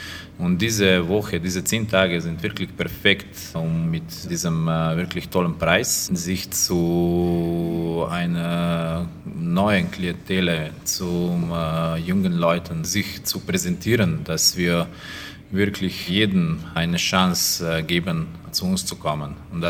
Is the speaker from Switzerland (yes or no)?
no; Central Slovenia, Slovenia; German is a second language; Ich komme aus der Nähe von Ljubljana.